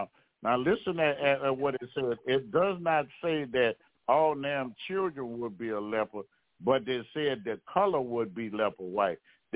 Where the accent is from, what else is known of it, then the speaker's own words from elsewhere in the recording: Louisiana, United States; I'm from Louisiana, so when I speak on these terms, I'm saying something.